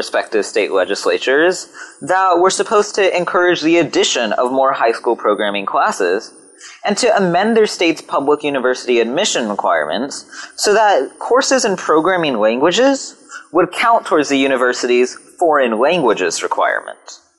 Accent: California, United States; but also be put to a vote in my home state of California

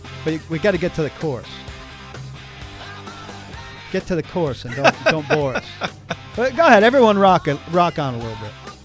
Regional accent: New Jersey, United States; Now, I'm from New Jersey. I know New Jersey rock and roll.

